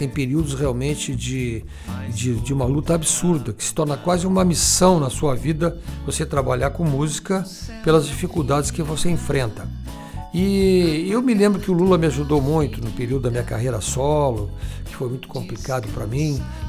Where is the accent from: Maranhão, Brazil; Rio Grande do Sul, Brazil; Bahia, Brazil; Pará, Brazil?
Rio Grande do Sul, Brazil; Pelotas; born there; also born or lived in Porto Alegre; Eu nasci em Pelotas e conheci muitas cidades do Rio Grande do Sul, trabalho lá direto, muitas vezes vou ao Sul